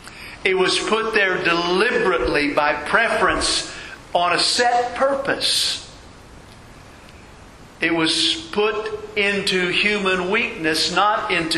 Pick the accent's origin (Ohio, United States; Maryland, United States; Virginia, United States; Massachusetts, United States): Maryland, United States; Oakland; I'm from Oakland, Maryland. I grew up in Oakland, Maryland, about 2 hours south of Pittsburgh.